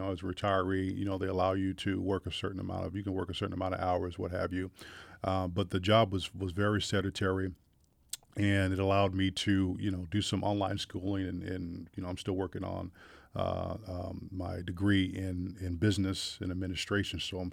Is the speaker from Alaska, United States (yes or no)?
yes; Anchorage, Alaska, United States; also born or lived in Alabama / Mississippi; born and raised in Anchorage, Alaska. But, you know, I was also raised in the South down in Alabama, Mississippi area. And so, you know, I got some Southern roots to me.